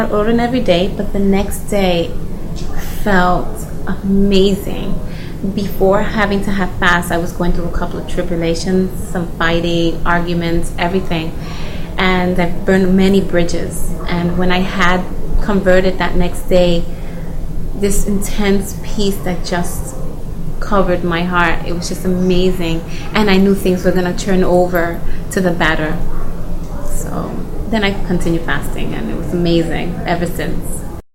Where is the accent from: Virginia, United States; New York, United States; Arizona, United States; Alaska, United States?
New York, United States; I'm from New York, and I'm Puerto Rican and African American.